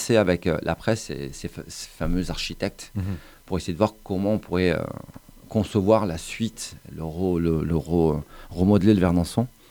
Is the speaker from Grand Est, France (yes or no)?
no; Montpellier, Occitanie, France; retour de mes années à l'étranger, enfin décidé de poser mes valises et revenir à Montpellier, ma ville natale, ma ville que j'aime tant, j'y porte un amour.